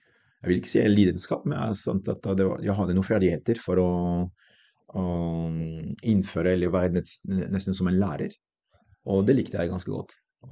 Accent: Dax, Nouvelle-Aquitaine, France; now in Norway; franskmann, har vært i Norge siden 99. Jeg kommer fra Dax, en liten by fra sørvest i Frankrike. Ikke så langt unna Biarritz og den spanske grensen. Vokste opp der, i en liten landsby som er 700 innbyggere.

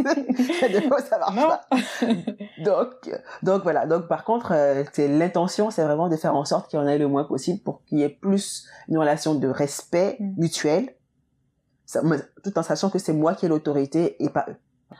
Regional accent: Benin; Alors, moi, mes traditions béninoises, déjà, je pense que ma manière de parler, ma manière de m'exprimer, mon accent et tout ça

